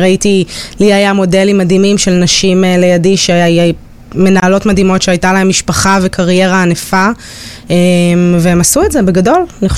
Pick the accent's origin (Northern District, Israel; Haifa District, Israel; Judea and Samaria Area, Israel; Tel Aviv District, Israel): Tel Aviv District, Israel; Tel Aviv; אני ילדת נרות קלאסית, גדלתי ברמת אביב, והייתי בתשע